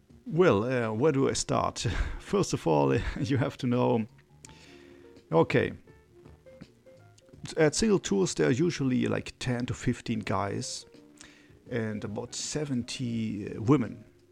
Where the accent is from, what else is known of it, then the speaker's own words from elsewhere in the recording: Germany; English is a second language; English is not my main language. I'm originally from Germany, married with a Colombian wife since 2011